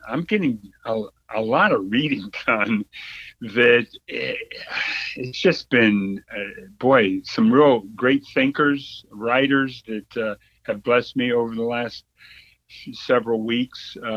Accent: Florida, United States; also born or lived in Germany; he moved the family to South Florida. And so went to high school in South Florida, went to school at the University of Florida

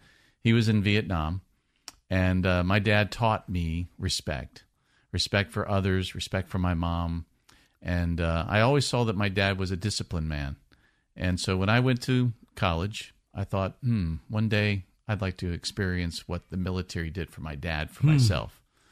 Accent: North Miami Beach, Florida, United States; I am a Floridian. Okay. I grew up in North Miami Beach. And I moved from North Miami Beach in 1985, went to school in Virginia, Liberty University.

